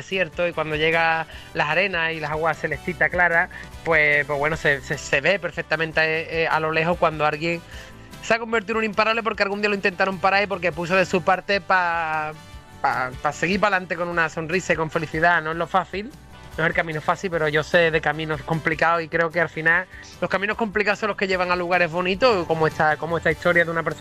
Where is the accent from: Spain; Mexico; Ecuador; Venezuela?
Spain; Andalusia; la radio de mi casa, de mi familia, de mi tierra, de Andalucía